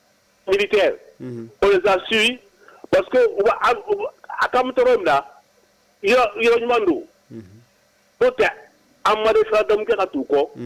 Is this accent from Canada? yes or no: no; Mali; Moi, je suis malien. Je suis au Mali.